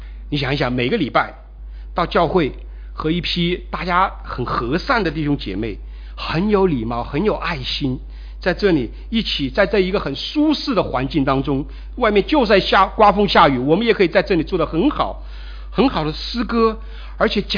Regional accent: China; 你知道美国人敬拜啊和我们中国人不一样的，中国人比较含蓄的，对不对？

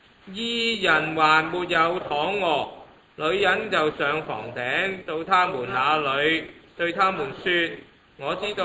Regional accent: Hong Kong; 我喺香港出世长大嘅。

